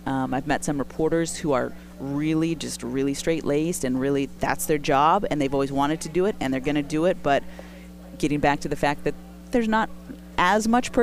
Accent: Fresno, California, United States; I'm from Fresno.

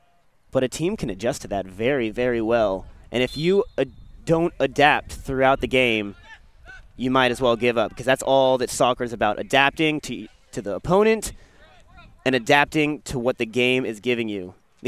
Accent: Sacramento, California, United States; A freshman out of Sacramento, California, my hometown. He actually went to my rival high school, Del Campo, which is about 3 minutes from my house.

